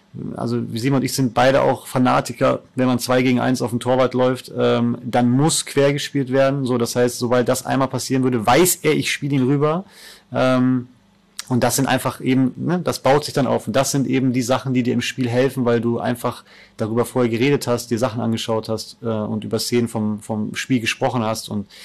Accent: North Rhine-Westphalia, Germany; Meine Heimat. Also Köln war besonders, auch als Stadt, weil ich im Endeffekt 20 Minuten in Bonn war bei meiner Familie.

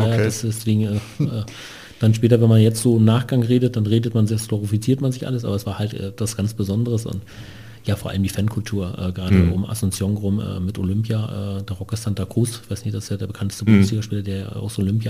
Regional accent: Lübs, Mecklenburg-Vorpommern, Germany; Dann aber relativ schnell in die Nähe von Schwerin, Lübs gezogen, da meine Kindheit eigentlich verbracht in der DDR, bis die Wende dann kam.

